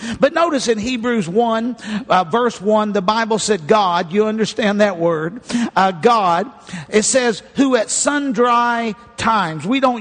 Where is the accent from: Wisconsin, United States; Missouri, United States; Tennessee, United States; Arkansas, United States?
Arkansas, United States; A lot of people think that we came from, near poverty, because, you know, I came from Arkansas.